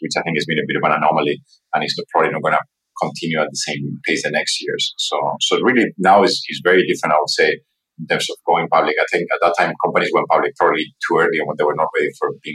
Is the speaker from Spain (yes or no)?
yes; Spain; moved away as an adult; also born or lived in Japan / United States; I'm originally from Spain, and you know, I studied in Japan, and therefore I left Spain before I actually worked ever in Spain, and you know, spent the first, let's say, few years of my career in Japan first, and then in the US on the West Coast.